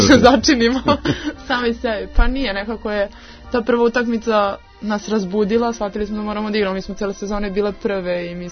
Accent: Serbia

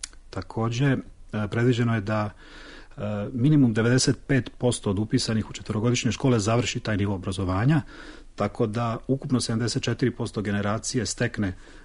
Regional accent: Serbia; Inače, kod nas u Srbiji postojalo je recimo pre 4-5 godina

